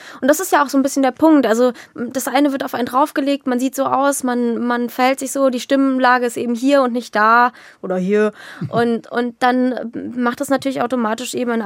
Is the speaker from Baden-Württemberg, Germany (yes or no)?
yes; Baden-Württemberg, Germany; also born or lived in Jena; Also wir sind umgezogen, da war ich 6 oder 7. So. Also ich bin in Jena geboren, habe da dann eben meine frühe Kindheit verbracht und dann sind wir aber nach Baden-Württemberg an Bodensee. Ah. Region Bodensee. Also nicht an den Bodensee, sondern Region Bodensee gezogen.